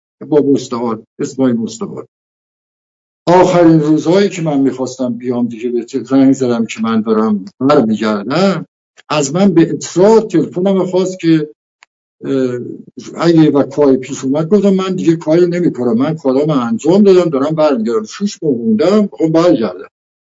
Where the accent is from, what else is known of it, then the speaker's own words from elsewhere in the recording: Azerbaijan, Iran; من آذربایجانی هستم، وطنم دوست دارم